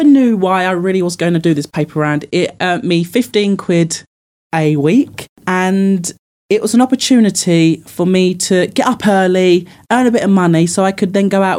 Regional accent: East of England, United Kingdom; And I grew up in Essex.

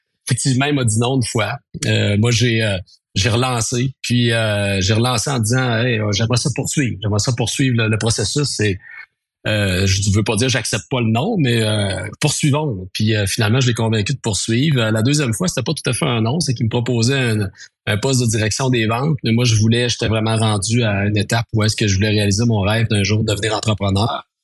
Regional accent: Quebec, Canada; J'étais à Montréal. Moi, je viens de la région de Rimouski, mais j'étais à Montréal à l'époque.

